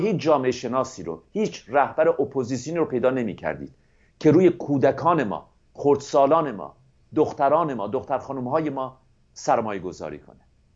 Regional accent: Iran; الان با سربلندی میگیم که من ایرانی هستم.

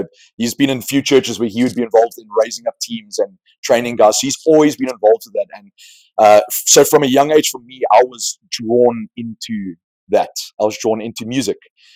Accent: Cape Town, Western Cape, South Africa; I'm from South Africa, so I live in Cape Town

